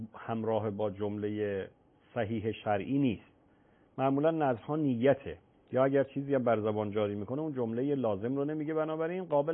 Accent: Tehran, Tehran Province, Iran; دیگه از قدیم الایام دیگه آبا و اجدادی تهران و متولد

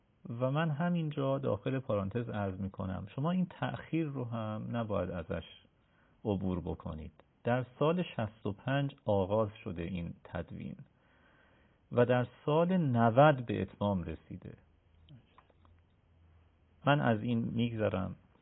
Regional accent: Iran; ما در کشوری زندگی میکنیم که اگر من این کشور رو به عنوان یک ایرانی تعریف کنم

